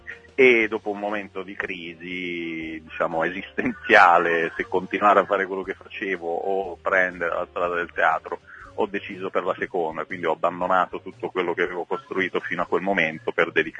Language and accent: Italian; Apulia, Italy; now in Milan, Italy; perché io sono pugliese in realtà, non sono di Milano, sono stato adottato da questa città.